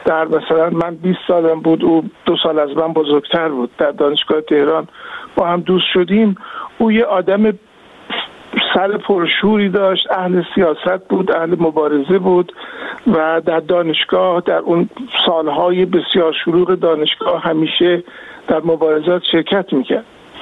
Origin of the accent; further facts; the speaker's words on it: Iran; now in London, United Kingdom; بعد که من از ایران آمدم بیرون و نموندم